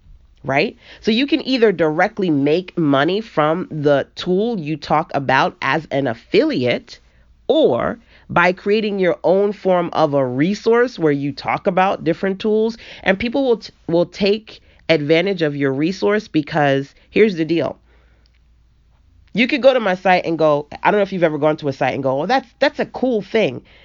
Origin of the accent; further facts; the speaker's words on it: Brooklyn, New York, United States; now in North Carolina, United States; a Brooklyn girl living in a Southern world, because I'm from New York and now I live in North Carolina.